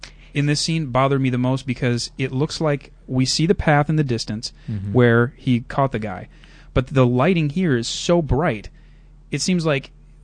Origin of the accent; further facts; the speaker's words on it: Kentucky, United States; I grew up in Kentucky when I was a little kid, so right.